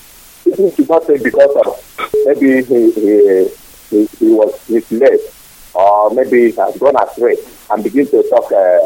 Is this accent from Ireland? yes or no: no; Nigeria; I'm coming from Biafra land.